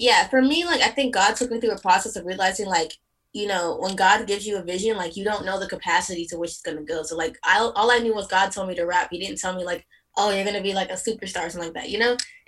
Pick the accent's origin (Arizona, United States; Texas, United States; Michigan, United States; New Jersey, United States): Texas, United States; also born or lived in Nigeria; I was actually born in Nigeria, and then my family came over to the U.S., and so essentially I grew up in Texas.